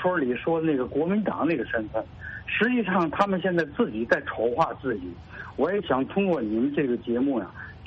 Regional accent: China; 我认为中国之所以有这样的人，是我们中国人民的骄傲。

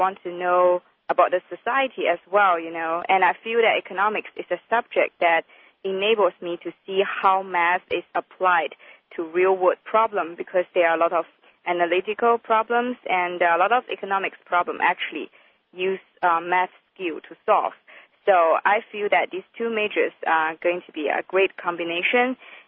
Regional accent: Nanjing, Jiangsu, China; also born or lived in Singapore; now in United States; I'm from Nanjing, China, which is in the province of Jiangsu. That is about 2.5 hours away from Shanghai. Before I came to the States, I went to Singapore.

